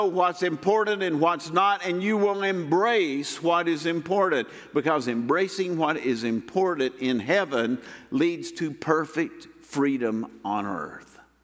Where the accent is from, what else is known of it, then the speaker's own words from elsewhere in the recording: Deep South, United States; I grew up in the Deep South during the very last vestiges of segregation.